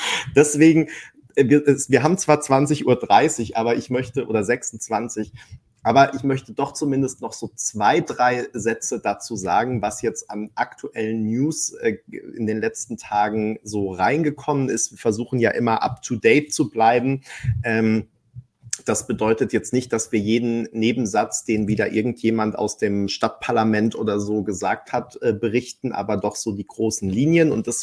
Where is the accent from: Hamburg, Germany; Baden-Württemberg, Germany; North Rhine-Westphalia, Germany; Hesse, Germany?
Baden-Württemberg, Germany; mein Heimatbundesland Baden-Württemberg